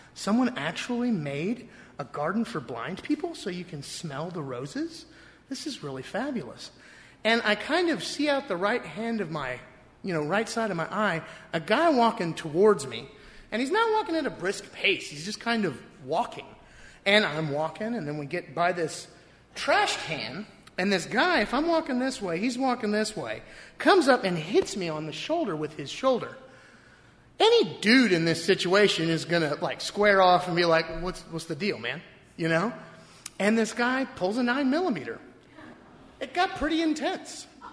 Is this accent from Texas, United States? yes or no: yes; Texas, United States; And I go, I'm a Texan. I'm not following you.